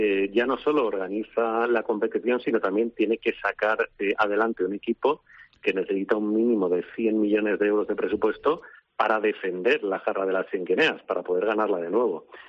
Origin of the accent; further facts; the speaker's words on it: Valencia, Valencian Community, Spain; Pues los que somos de Valencia de toda la vida recordamos ese espacio de la ciudad